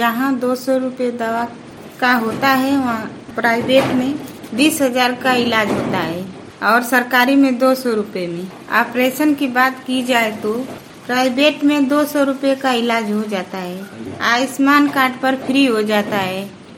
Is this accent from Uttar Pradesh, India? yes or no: yes; Ghazipur, Uttar Pradesh, India; मैं गाजीपुर जनपद की रहने वाली हूँ। मेरी उम्र है लगभग 28 वर्ष। पिन कोड 27 और 52।